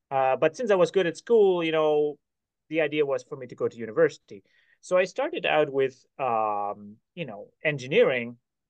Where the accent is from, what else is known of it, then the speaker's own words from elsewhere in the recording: Netherlands; moved away as an adult; So I grew up in the Netherlands, where I lived for the first 24 years of my life